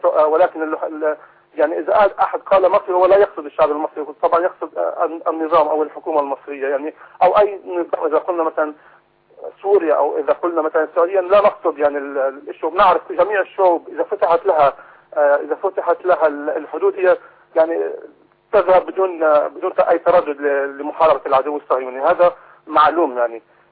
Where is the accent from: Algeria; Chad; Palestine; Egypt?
Palestine; now in France; من فرنسا. أحب أن أشارك وأقول أنا أولا أنا فلسطيني من لجنة 48